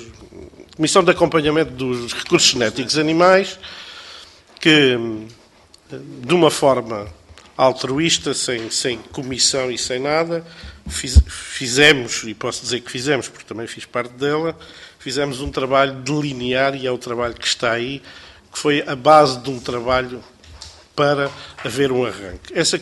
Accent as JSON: {"language": "Portuguese", "region": "Alentejo", "country": "Portugal", "said": "Eu sou alentejano, como já devem ter notado pela maneira e pelo accent, não é?"}